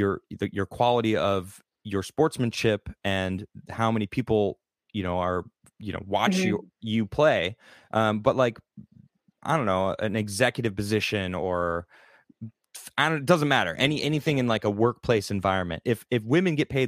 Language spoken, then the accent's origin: English; Chicago, Illinois, United States; I grew up in Chicago, of course, the Bulls, you know.